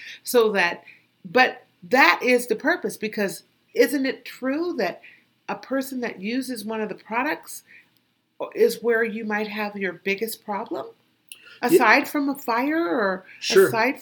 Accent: California, United States; now in Los Angeles, United States; because I am a Californian.

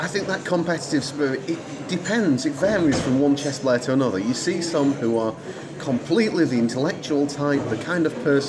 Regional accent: Sheffield, Yorkshire and the Humber, United Kingdom; I think I grew up in Sheffield.

